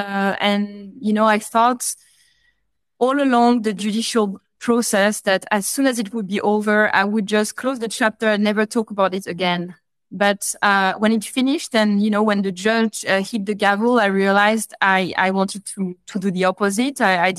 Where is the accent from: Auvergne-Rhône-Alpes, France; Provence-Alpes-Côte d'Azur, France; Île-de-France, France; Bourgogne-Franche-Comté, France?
Île-de-France, France; Paris; now in Lausanne, Switzerland; I'm originally French from Paris, but now I'm based in Lausanne, Switzerland, which is a little bit the Olympic capital.